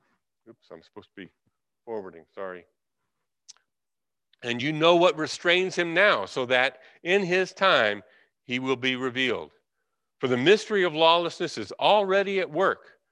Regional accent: California, United States; I love that because I came from California. There's a Berean church in California.

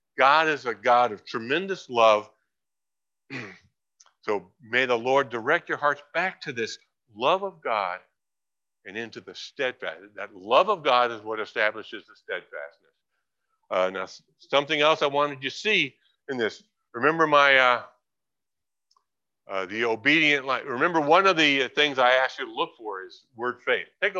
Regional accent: California, United States; I remember growing up in California.

